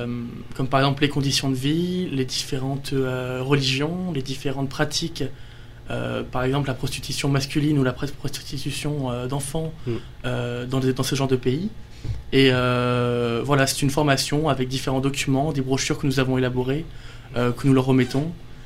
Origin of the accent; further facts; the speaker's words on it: France; je suis français